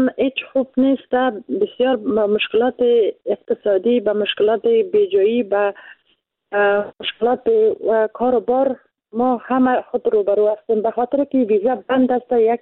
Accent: Afghanistan; چون ما افغان هستیم

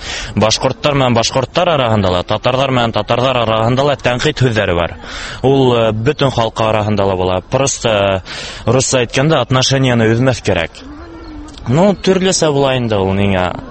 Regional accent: Bashkortostan, Russia; мин үзем Башкортстандан укырга килдем.

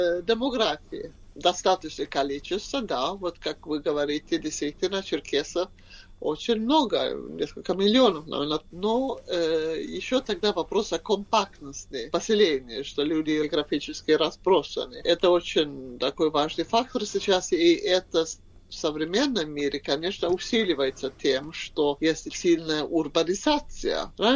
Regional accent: Sweden; first language Swedish; Russian is a second language; мой родной язык шведский, но я легко понимаю датский и норвежский

